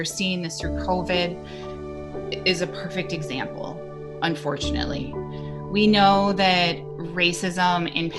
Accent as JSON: {"language": "English", "town": "Poughkeepsie", "region": "New York", "country": "United States", "said": "I am from Poughkeepsie, New York, and I am a public health consultant."}